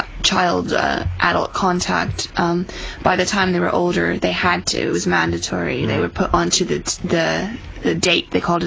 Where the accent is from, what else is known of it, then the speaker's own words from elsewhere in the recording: Philippines; also born or lived in Greece / Sri Lanka; My earliest memories, well, I would have to say they started in the Philippines, although I was born in Greece.